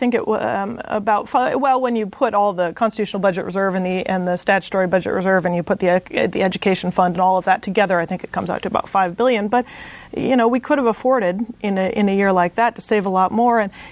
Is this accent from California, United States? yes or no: no; Alaska, United States; I was born and raised here in Alaska, and I've seen high oil prices come and I've seen them go.